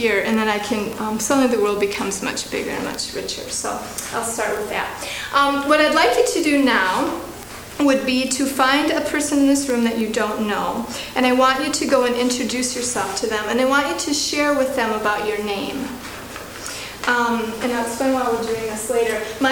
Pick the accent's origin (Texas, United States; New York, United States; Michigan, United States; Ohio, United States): Michigan, United States; Midland; I grew up in Midland, Michigan, and Midland, Michigan was the headquarters of Dow Chemical.